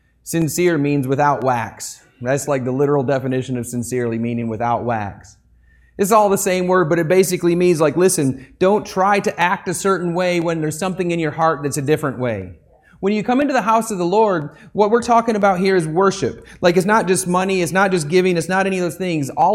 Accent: Flint, Michigan, United States; I grew up around Flint, Michigan. I knew a bunch of union auto workers

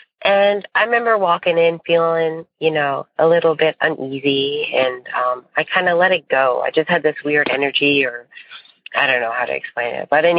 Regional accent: Golden, British Columbia, Canada; I'm from Golden, BC, Canada

